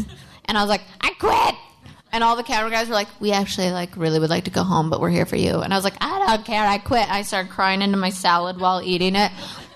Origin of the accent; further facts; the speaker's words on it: Canada; I don't know. I'm Canadian.